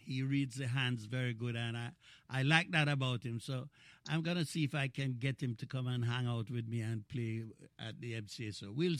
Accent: Jamaica; I've seen domino create a lot of fights in my young age growing up in Jamaica.

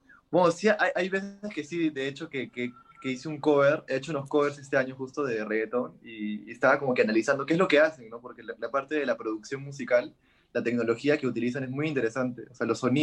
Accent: Lima, Peru; Yo soy de Lima, Perú. Estoy estudiando ahora música en la Universidad Nacional de Música

